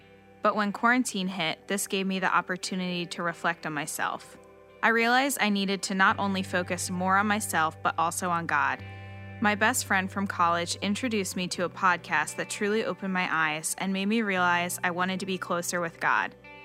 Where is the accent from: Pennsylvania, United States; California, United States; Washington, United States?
Pennsylvania, United States; Lancaster; I'm from Lancaster. I'm currently a sophomore in college at High Point University in North Carolina.